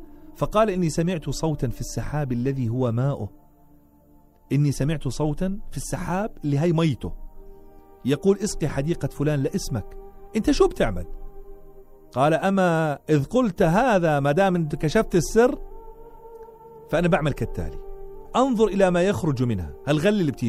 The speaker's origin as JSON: {"language": "Arabic", "country": "Jordan", "said": "كم بيت عندنا بالأردن بيقرأها؟"}